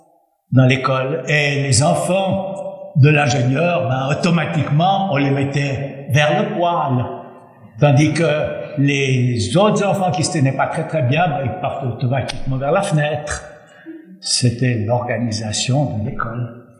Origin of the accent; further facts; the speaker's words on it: Valais, Switzerland; j'ai grandi en Valais. Mon papa construisait des barrages, en particulier le barrage de Cleuson, et nous habitions à Basse-Linda